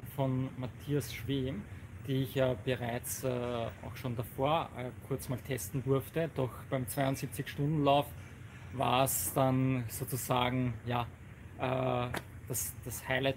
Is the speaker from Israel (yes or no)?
no; Austria; eigentlich bin ich ja aus Österreich, ne, aber ich bin heute zu Gast in Deutschland.